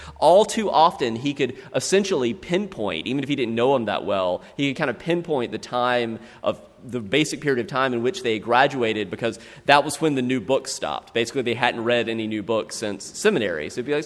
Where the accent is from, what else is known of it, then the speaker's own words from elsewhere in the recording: South Carolina, United States; Growing up in the Midlands of South Carolina